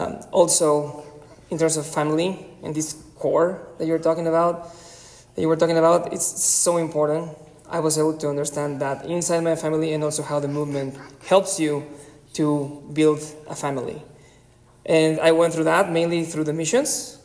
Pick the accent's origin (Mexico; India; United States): Mexico; Querétaro; I started since pre-K in Instituto Cumbres in Querétaro. That's in Mexico. I'm from Mexico.